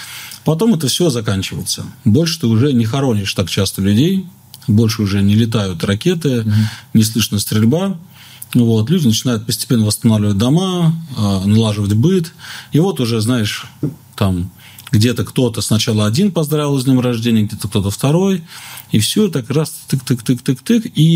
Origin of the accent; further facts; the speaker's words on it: Moscow, Russia; Я вышел, москвич, и такой, о, дубак.